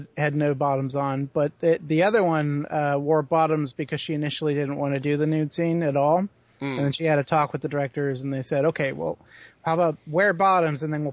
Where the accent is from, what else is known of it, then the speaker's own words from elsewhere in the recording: Houston, Texas, United States; because he's from Houston, Texas, right. My hometown.